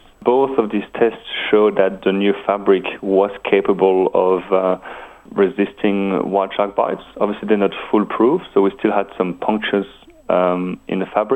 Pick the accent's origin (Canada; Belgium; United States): Belgium; Wallonia; moved away; haven't spoken any Dutch for about 18 years, and even when I left Belgium, my Dutch wasn't that great. I'm from the French side.